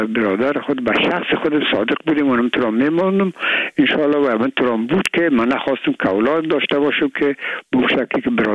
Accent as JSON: {"language": "Persian", "country": "Afghanistan", "said": "من و بسیاریشان در این افغانستان تولد نشدن در یک ممنون کشور دیگه بودن و میگم ما افغان هستیم"}